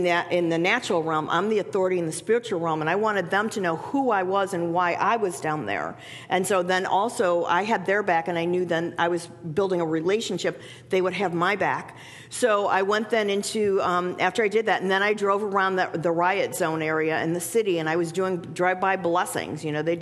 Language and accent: English; Cleveland, Ohio, United States; I'm from Cleveland, I got donuts, I'm here to pray.